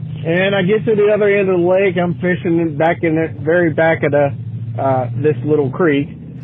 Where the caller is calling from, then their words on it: Cincinnati, Ohio, United States; I'm calling from Cincinnati, Ohio.